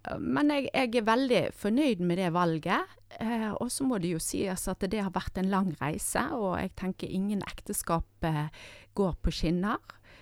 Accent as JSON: {"language": "Norwegian", "town": "Stavanger", "region": "Rogaland", "country": "Norway", "tie": "born there", "also_born_or_lived": "Stord / Askøy / Bergen", "said": "Ja, jeg kommer fra Vestlandet, for jeg er født i Stavanger, jeg har bodd på Stord, jeg har en mor fra Haugesund, jeg har bodd på Askøy, og jeg har faktisk bare bodd i Bergen etter at jeg gifte meg med Einar, for 23 år siden."}